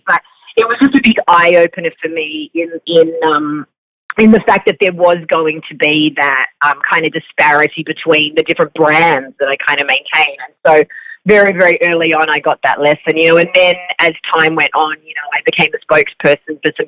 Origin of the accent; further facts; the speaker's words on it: Melbourne, Victoria, Australia; also born or lived in Singapore; I grew up in Australia. I'm born in Melbourne.